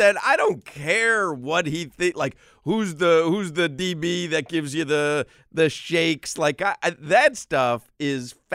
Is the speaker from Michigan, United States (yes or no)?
no; Highland Park, Illinois, United States; Highland Park.